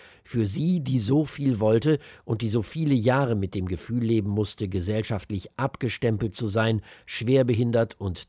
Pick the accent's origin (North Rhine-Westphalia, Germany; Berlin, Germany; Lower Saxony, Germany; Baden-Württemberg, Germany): Lower Saxony, Germany; Langenhagen; born there; Geboren in Langenhagen bei Hannover, der klassische Weg durch die Grundschule, über die Gesamtschule bis zum Abitur, danach Studium und Erfahrungen im Ausland, in Israel, den Niederlanden, Frankreich, China.